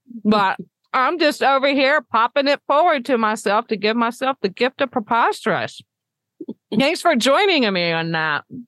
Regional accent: West Virginia, United States; also born or lived in Williamson / Morgantown; I used to live as a kid a long time ago. I lived in Williamson, West Virginia, before I moved to Morgantown, West Virginia.

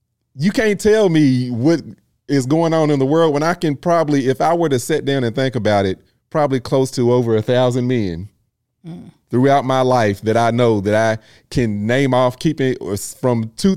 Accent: Kentucky, United States; because I'm from Kentucky, small town. So you keep in touch with people.

